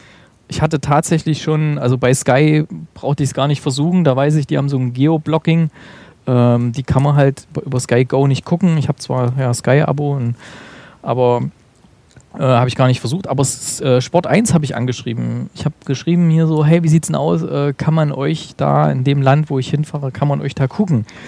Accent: Gera, Thuringia, Germany; Ein Gerscher heißt es eigentlich. Aus meiner Heimatstadt

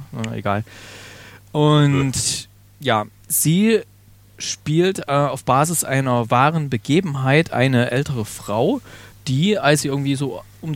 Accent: Remseck am Neckar, Baden-Württemberg, Germany; Ich bin aus Remseck am Neckar.

